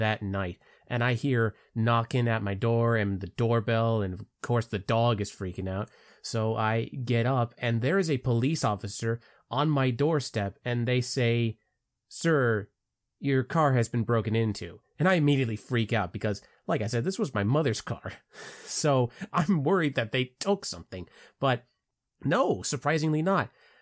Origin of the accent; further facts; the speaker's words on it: Palm Bay, Florida, United States; Hey Leroy … I come from Palm Bay, Florida, so yes, I am a Florida man